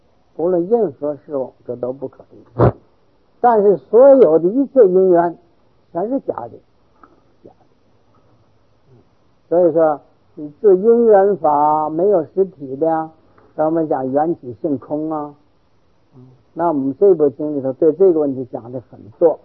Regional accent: China; 那现在日本人生活还很好，经济还很发达，我们中国人还是这么受苦。

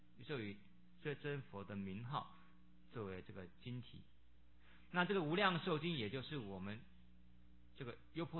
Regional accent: China; 我们中国人

